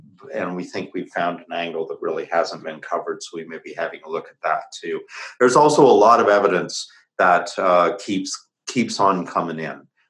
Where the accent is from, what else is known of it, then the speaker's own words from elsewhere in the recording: United States; As an American, I sit uncomfortably with it.